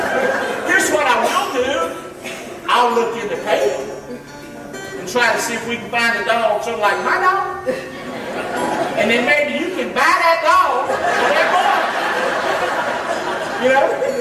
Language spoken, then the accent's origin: English; North Carolina, United States; That dog came from my hometown in North Carolina.